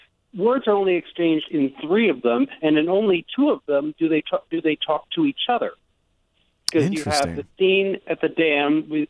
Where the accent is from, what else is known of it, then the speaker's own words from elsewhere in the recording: New Jersey, United States; And I'm from New Jersey. New York is my city. I work there. I've worked there for almost a decade.